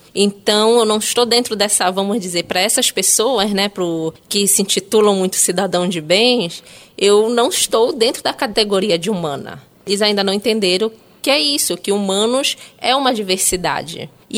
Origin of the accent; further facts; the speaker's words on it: Belém, Pará, Brazil; algo que para todos nós que crescemos em Belém é bem característico